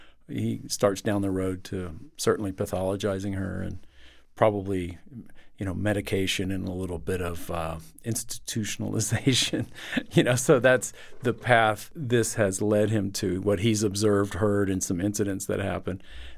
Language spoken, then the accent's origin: English; Texas, United States; As a Texan, I was a big Beto supporter